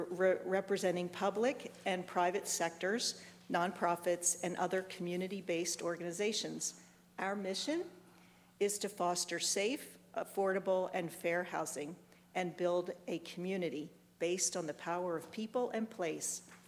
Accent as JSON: {"language": "English", "town": "Lewes", "region": "Delaware", "country": "United States", "said": "from Lewis."}